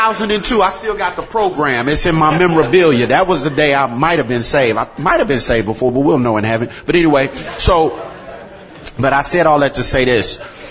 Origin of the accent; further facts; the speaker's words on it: St. Louis, Missouri, United States; I'm from North St. Louis